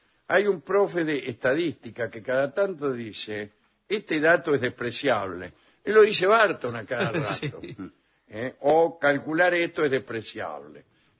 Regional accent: Rosario, Santa Fe, Argentina; de Rosario.

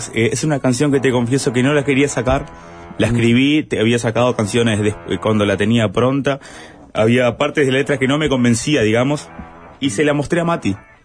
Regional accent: Rivera, Uruguay; now in Florida, Uruguay; Nací en Rivera, estuve gran parte de mi vida por allá y luego en la pandilla me vine un poco más para Montevideo para laburar un poquito en los bares.

